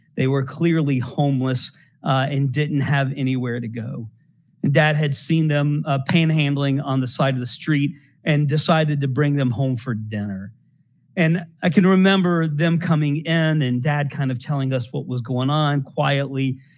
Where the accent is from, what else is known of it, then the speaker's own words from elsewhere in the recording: Smyrna, Georgia, United States; I grew up mostly in Smyrna in my younger years.